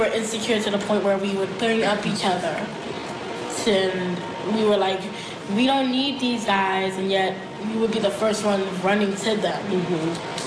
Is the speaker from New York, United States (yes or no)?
yes; East Flatbush, New York, United States; I grew up in East Flatbush.